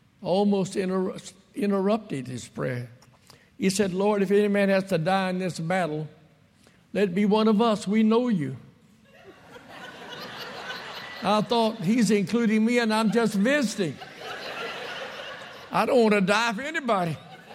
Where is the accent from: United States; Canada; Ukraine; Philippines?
United States; Morton, Mississippi; I was raised over here in Scott County, out in the country from a little town called Morton.